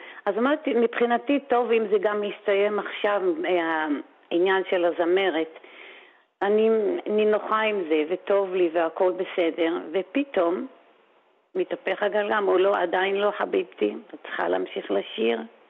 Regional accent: Haifa, Haifa District, Israel; בחגיגות עצמאות בחיפה, ופשוט הרקדתי תוך כדי שירה

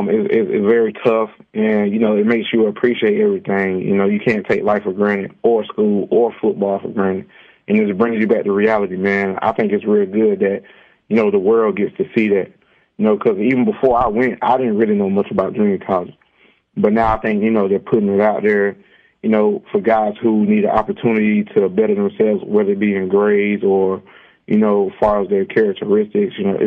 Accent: Goldsboro, North Carolina, United States; born or raised there

